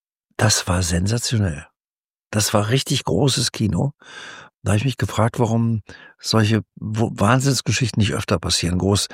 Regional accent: North Rhine-Westphalia, Germany; Im Verhältnis zu dem, wo ich herkomme, aus einem kleinen Ort am Niederrhein

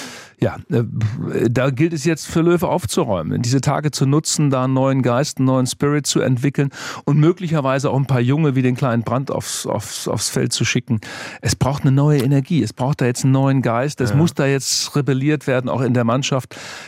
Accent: Northern Germany, Germany; war für mich als Norddeutscher eine besondere Erfahrung.

